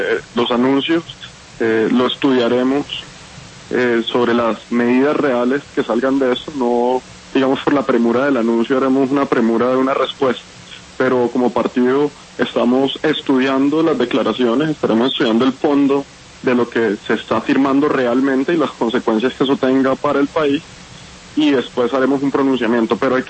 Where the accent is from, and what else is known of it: Colombia